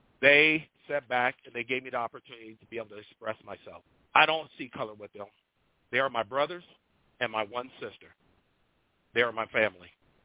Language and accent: English; United States; I am an American. I don't need a color title.